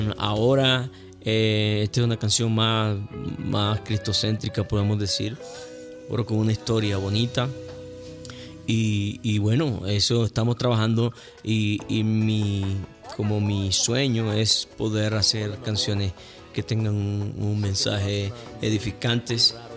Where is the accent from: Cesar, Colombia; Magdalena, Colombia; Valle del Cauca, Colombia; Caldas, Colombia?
Cesar, Colombia; Valledupar; also born or lived in Planeta Rica; yo nací en Planeta Rica, Córdoba, y me crié en Valledupar.